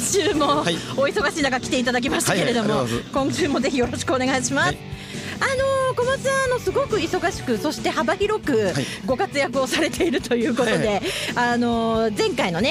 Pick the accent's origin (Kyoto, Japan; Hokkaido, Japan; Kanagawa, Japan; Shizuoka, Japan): Shizuoka, Japan; 静岡県の出身なんですよ。地元はちょっと伊豆ではないんですけれども、静岡県の中部に、実家がまだありまして